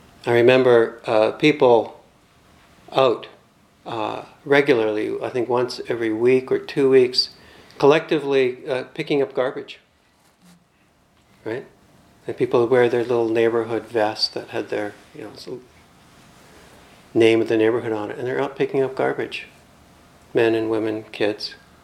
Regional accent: Calgary, Alberta, Canada; I grew up here in Calgary, a cowboy society, a culture that prizes the myth of the individual hero.

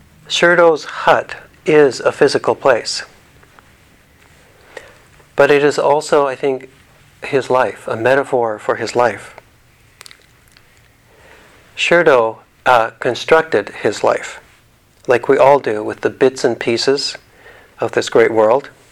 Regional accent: Alberta, Canada; When I was a boy growing up in Alberta, I remember walking out into the large grain fields where all you could see were the tall grasses, the tall grains waving in the winds.

